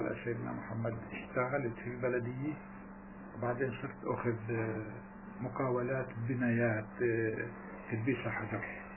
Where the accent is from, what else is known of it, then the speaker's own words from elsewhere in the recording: Palestine; احنا فلسطينيين